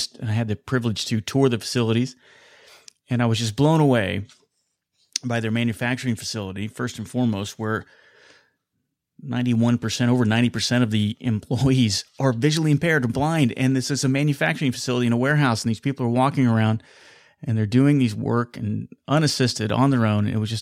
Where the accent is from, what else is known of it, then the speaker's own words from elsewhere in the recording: Wichita, Kansas, United States; which is located here in my hometown of Wichita, Kansas.